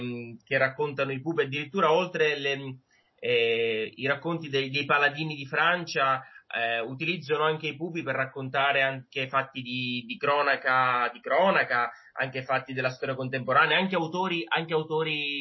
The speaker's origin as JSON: {"language": "Italian", "region": "Sicily", "country": "Italy", "said": "mi sono impegnato per lavorare nella mia terra, per non partire, per fare il mio lavoro"}